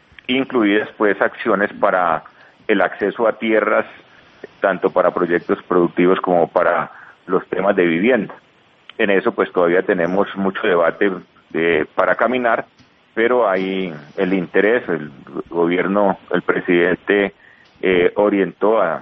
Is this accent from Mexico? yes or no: no; Colombia; somos colombianos y que tenemos una identidad